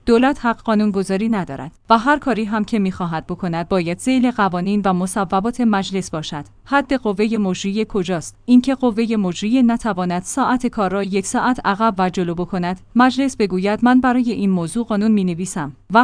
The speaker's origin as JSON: {"language": "Persian", "country": "Iran", "said": "من به سهم خودم و به عنوان یک ایرانی"}